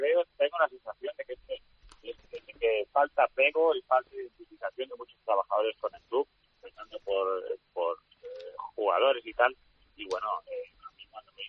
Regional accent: Navarre, Spain; como yo soy navarro.

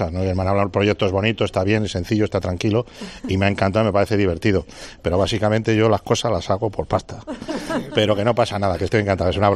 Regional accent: León, Castile and León, Spain; Esto es asturiano, yo soy de León, sí, yo no soy asturiano por la cigüeña que se cansó.

